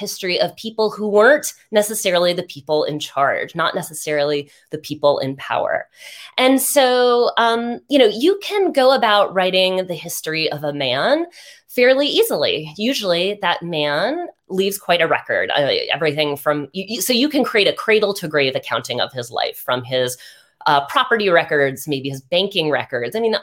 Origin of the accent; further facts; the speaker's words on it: New Hampshire, United States; most of us, born and bred in New Hampshire, if not close to it.